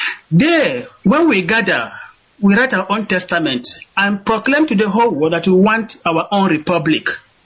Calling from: Munich, Bavaria, Germany; I'm calling from Munich.

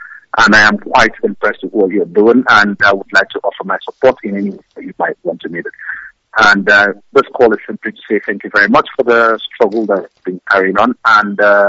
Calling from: Ghana; I'm calling from Ghana. I'm a Biafran.

